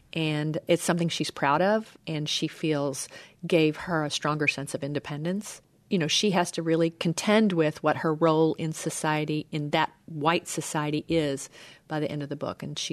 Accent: Kentucky, United States; I grew up in Kentucky. That's tobacco country.

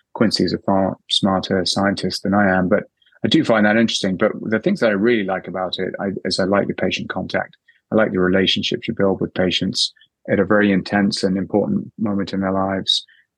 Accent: England, United Kingdom; accent: English; now in Canada; So I'm English by background, as you might have told it, might have figured out. It's a benefit in a Canadian clinic because people think that I'm cleverer than I am just because I have an English accent. I trained in London

